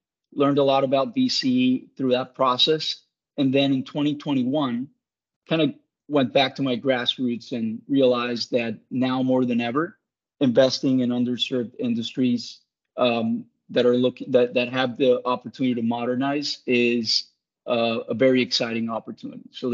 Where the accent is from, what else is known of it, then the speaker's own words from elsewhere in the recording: Colombia; So I grew up in Colombia, and I come from a family of coal miners